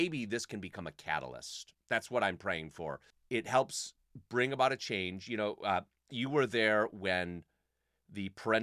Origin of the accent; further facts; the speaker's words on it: Illinois, United States; I was born and bred in Illinois. The Lord has kept me here for one reason or another.